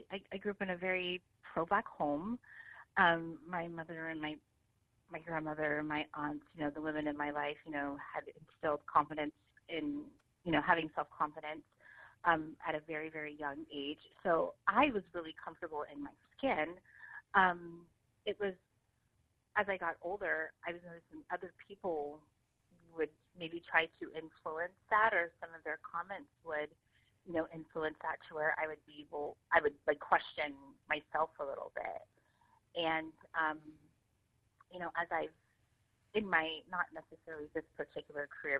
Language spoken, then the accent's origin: English; Alaska, United States; And growing up in Alaska, I didn't really think much of it or even really considered the community that I lived in could potentially be racist